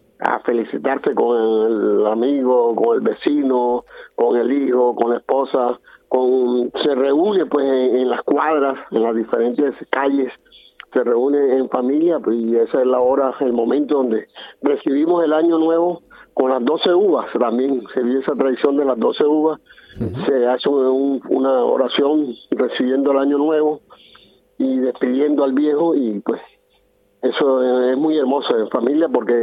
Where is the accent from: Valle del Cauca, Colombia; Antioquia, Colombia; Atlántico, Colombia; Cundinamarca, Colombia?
Atlántico, Colombia; Barranquilla; moved away as an adult; Yo soy de Barranquilla, Colombia, y tengo a mis hijos allá en Colombia todavía, ya mi esposa está conmigo aquí